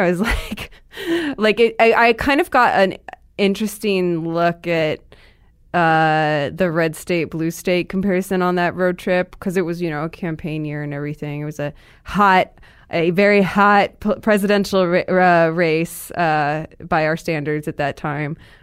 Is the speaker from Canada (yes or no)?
no; Seattle, Washington, United States; Because I grew up in Seattle and the Seattle area in general, as we talked about.